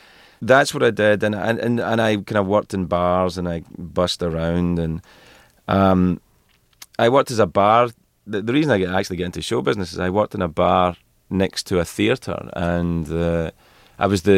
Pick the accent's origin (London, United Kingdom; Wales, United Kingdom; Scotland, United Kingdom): Scotland, United Kingdom; Cumbernauld; Yeah, where I grew up in Scotland was a town called Cumbernauld, which is about 15 miles outside the big industrial city of Glasgow.